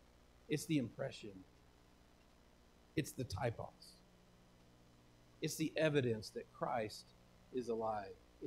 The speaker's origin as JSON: {"language": "English", "region": "Texas", "country": "United States", "said": "Maybe not yee-haw. I'm from Texas. What do y'all shout here?"}